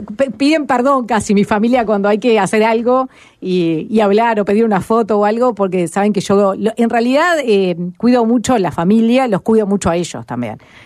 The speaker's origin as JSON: {"language": "Spanish", "region": "Montevideo", "country": "Uruguay", "tie": "born there", "said": "yo nací en Pocitos, ahí donde arranca, enfrente de la estación de servicio que está Eyauri, Santiago Vázquez."}